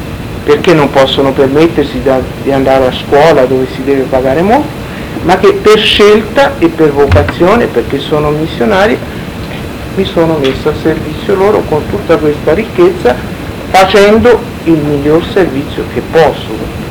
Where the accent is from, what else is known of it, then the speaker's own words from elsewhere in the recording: Molise, Italy; born there; Dove sono nata io, in Molise